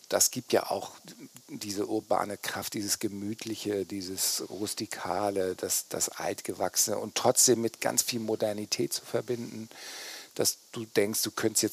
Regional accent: Kiel, Schleswig-Holstein, Germany; born there; Ja, also ich bin tatsächlich in Kiel geboren. Meine Eltern kommen aus Flensburg und da ist die Grenze ja nicht so weit, wie man weiß.

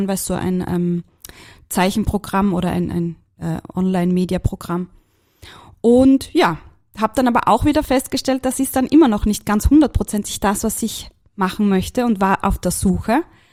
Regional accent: Graz, Styria, Austria; Ich komme aus der Steiermark, aus dem schönen Graz, bin dort geboren. Meine Eltern sind Kärntner, das heißt, ich habe auch dort immer viel Zeit verbracht.

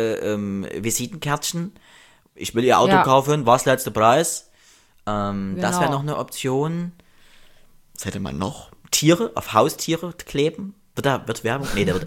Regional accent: East Germany, Germany; ich bin ja auch noch DDR-Kind, 83er.

